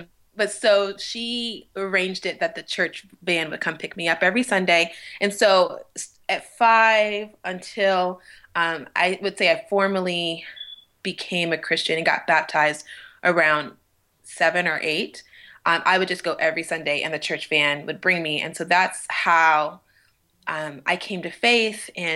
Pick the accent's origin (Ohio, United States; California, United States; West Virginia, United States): California, United States; Oceanside; born there; now in Los Angeles, United States; I was born on a military base in Oceanside, because my dad was a Marine for 20 years.